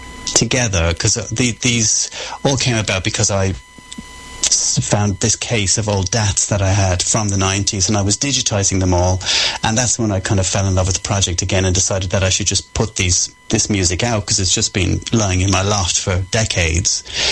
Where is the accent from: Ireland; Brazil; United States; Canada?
Ireland; South-East; now in London, United Kingdom; I live in London, but I'm from Ireland.